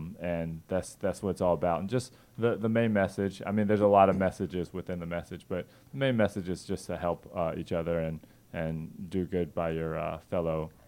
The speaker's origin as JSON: {"language": "English", "town": "Atlanta", "region": "Georgia", "country": "United States", "tie": "born or raised there", "also_born_or_lived": "Korea", "said": "I grew up actually here in Atlanta by way of Korea."}